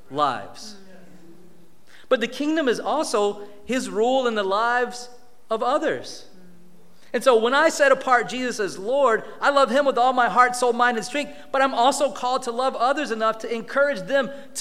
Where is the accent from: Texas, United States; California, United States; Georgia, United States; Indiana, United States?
Georgia, United States; I'm from Georgia. We still get along. Anyway, that's a Georgia, Florida thing.